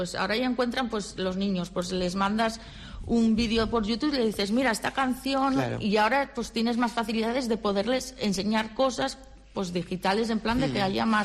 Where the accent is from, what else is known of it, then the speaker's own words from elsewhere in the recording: Líbano, Tolima, Colombia; me he formado y he vuelto a Líbano. Claro, o sea, fíjate. Me he quedado aquí.